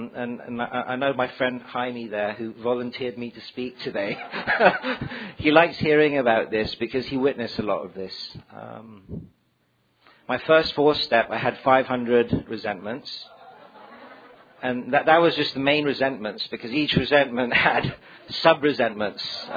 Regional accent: Hong Kong; born there; also born or lived in England; And I was born in Hong Kong. I'm French, educated in England. And I got sober in Los Angeles.

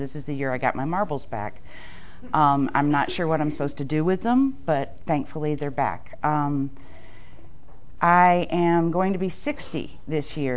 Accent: New York, United States; now in Georgia, United States; I have to remind people in Georgia that New York is a state, because if I say I'm from New York, they're like, what part of the city? It's like, it's a state, people. And it's country, and it's near the Finger Lakes and Watkins Glen

